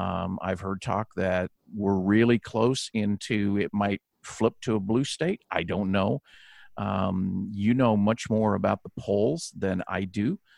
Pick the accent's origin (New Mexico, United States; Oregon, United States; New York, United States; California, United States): California, United States; picking on California because I'm from California